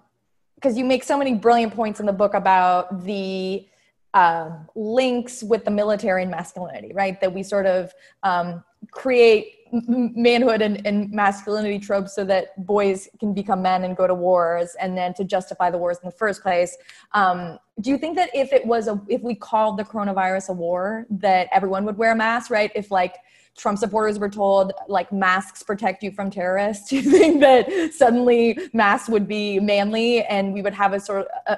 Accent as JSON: {"language": "English", "region": "Quebec", "country": "Canada", "said": "I'm from Quebec"}